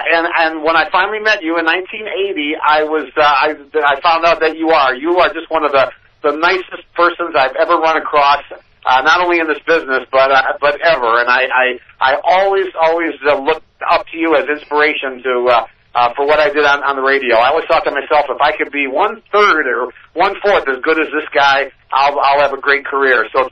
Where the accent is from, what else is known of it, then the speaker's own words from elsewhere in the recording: Cleveland, Ohio, United States; And growing up in Cleveland, I actually wanted to be a TV cameraman like you. I used to go down and sit in on the Mike Douglas show